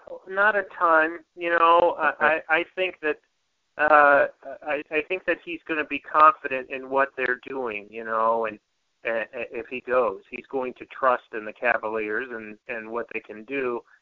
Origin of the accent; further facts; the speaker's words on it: Akron, Ohio, United States; I grew up in Akron, just down the road from LeBron.